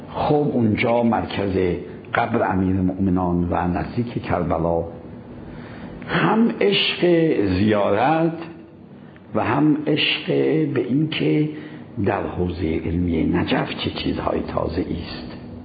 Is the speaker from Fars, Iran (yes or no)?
yes; Shiraz, Fars, Iran; وقتی من از شیراز آمدم به قم، خودم رو در یه محیط کاملا نو و تازه و جدیدی دیدم